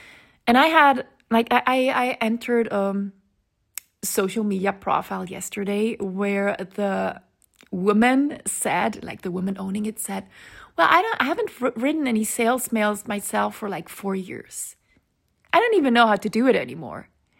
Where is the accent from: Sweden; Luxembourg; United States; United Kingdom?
Sweden; English is a second language; and I'm not a German native speaker, since I grew up in Sweden